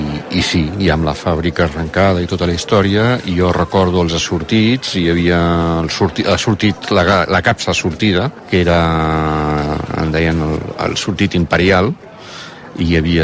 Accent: Camprodon, Catalonia, Spain; Bé, recordo de petit, estava aquí a Camprodon, sortint de col·legi

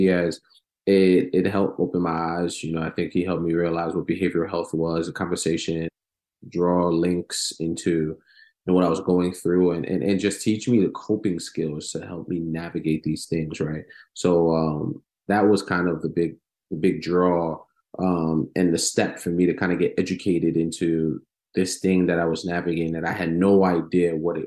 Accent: Cameroon; I grew up an athlete. Growing up in Cameroon, soccer is what unites the community, you know, so I grew up playing soccer at a very, very young age.

